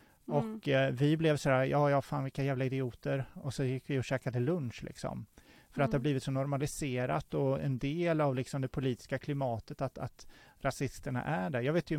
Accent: Västervik, Kalmar County, Sweden; now in Linköping, Sweden; i Västervik där jag växte upp och i Linköping där jag bor nu

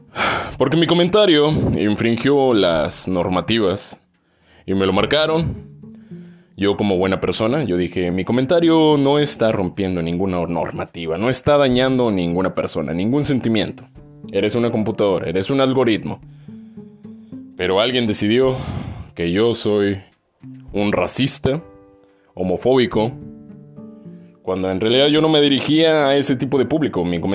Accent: Monterrey, Nuevo León, Mexico; de Monterrey, Nuevo León. De Monterrey, Nuevo León, sí señor. Regiomontanos.

